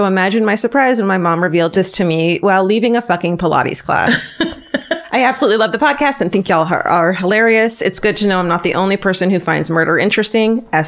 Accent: Puerto Rico; now in Nashville, United States; And I'm originally from Puerto Rico, but I've been living in Nashville, Tennessee since 2010.

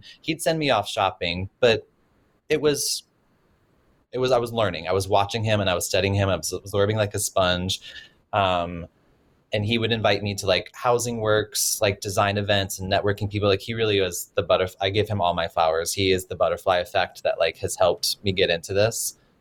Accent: North Carolina, United States; I grew up in North Carolina. We didn't have a budget for an interior designer.

